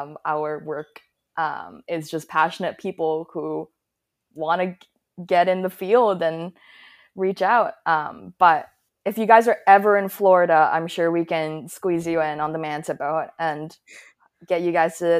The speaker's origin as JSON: {"language": "English", "country": "Hong Kong", "tie": "born or raised there", "said": "I grew up in Hong Kong, actually, so I was really lucky to be around water all the time"}